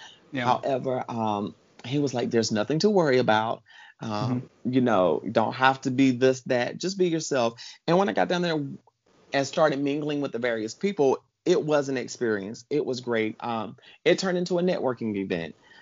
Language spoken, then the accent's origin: English; South Carolina, United States; now in Washington, United States; I'm originally from South Carolina.